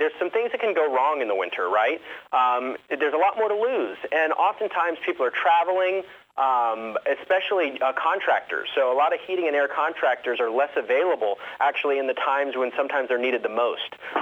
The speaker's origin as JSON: {"language": "English", "town": "Atlanta", "region": "Georgia", "country": "United States", "said": "I mean, I'm from Atlanta, so I don't."}